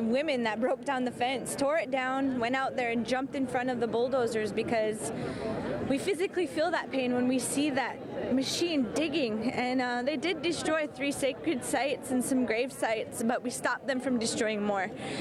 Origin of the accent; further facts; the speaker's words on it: North Dakota, United States; I'm from North Dakota, right in the heart of the Bakken Shale oil formation